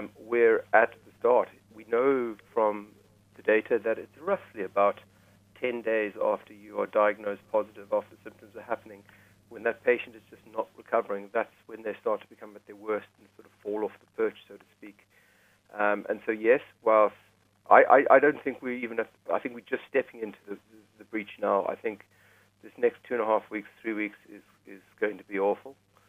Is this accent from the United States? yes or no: no; South Africa; I'm old enough to be part of, growing up in South Africa where we were the last to be vaccinated against smallpox.